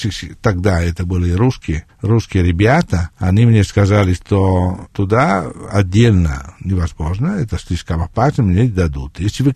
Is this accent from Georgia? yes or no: yes; South Ossetia, Georgia; Russian is a second language; Я говорю, я не из России, я из Южной Осетии.